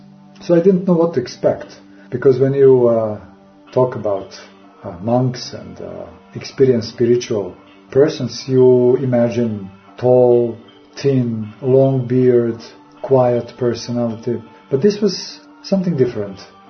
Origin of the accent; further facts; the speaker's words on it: Belgrade, Serbia; English is a second language; moved away as an adult; also born or lived in New York City, United States; I was born in Belgrade, 1960, that there I finished my schooling, my university, that actually, I was a dentist and the artist at the same time.